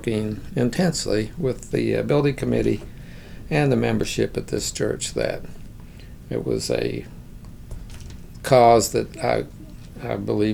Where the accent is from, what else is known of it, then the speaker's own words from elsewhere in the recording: Berea, Kentucky, United States; also born or lived in Ohio; I guess I was born in Ohio, and by age two had moved with my parents to Berea, Kentucky.